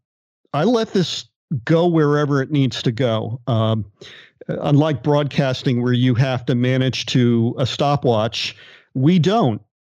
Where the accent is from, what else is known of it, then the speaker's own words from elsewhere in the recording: New Haven, Connecticut, United States; Well, because I grew up in New Haven, Connecticut with New Haven style pizza